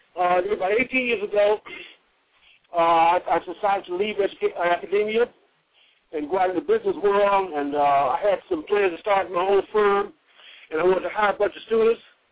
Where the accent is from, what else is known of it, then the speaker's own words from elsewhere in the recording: Mississippi, United States; Well, I'm actually I'm from Mississippi. I went to Tougaloo College and I received a BS degree in economics from Tougaloo.